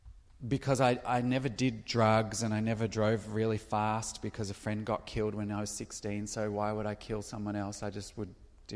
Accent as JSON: {"language": "English", "town": "Melbourne", "region": "Victoria", "country": "Australia", "said": "I'm from Melbourne, Australia"}